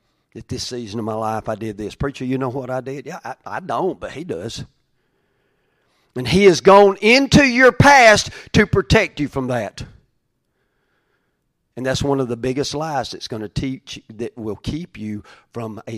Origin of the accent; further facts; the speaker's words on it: Corinth, Georgia, United States; They're from Draketown. I'm one step up. I'm from Corinth.